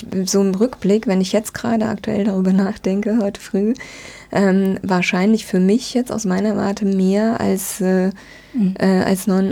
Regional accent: Heidelberg, Baden-Württemberg, Germany; also born or lived in Hamburg / Bremen; ich bin 2006, nachdem ich lange in Hamburg bzw. in Bremen eigentlich länger gelebt habe, zurück in meine Heimatregion nach Heidelberg gezogen

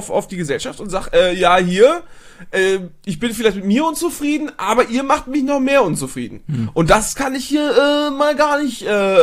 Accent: Germany; Polnische Wurzeln. Ich bin Deutscher.

